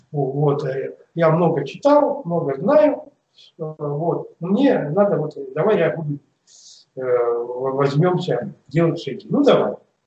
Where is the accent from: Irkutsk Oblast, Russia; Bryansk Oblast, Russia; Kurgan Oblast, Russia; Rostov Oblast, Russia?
Irkutsk Oblast, Russia; Irkutsk; Я из Иркутска.